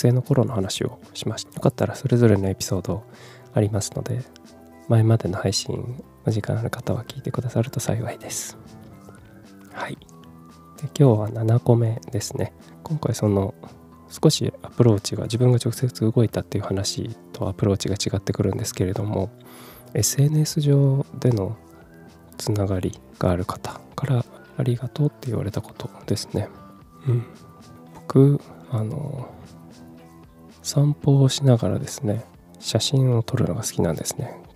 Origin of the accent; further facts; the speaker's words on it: Kumamoto, Japan; also born or lived in Tokyo; 3月に仕事を辞めてから、東京から地元の熊本に帰ってきました。